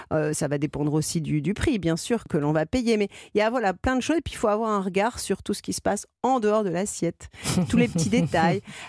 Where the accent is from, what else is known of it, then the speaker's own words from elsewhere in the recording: France; bien qu'étant née française